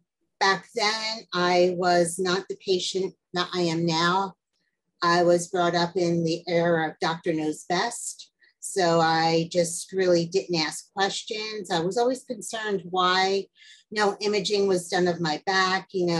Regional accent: New Jersey, United States; I was born in New Jersey, raised in New Jersey, and still live in New Jersey.

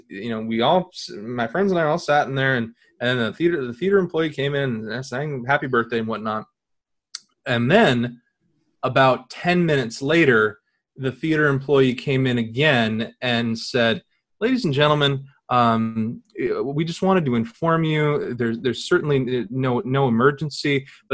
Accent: California, United States; at the theater where I grew up in the North Bay

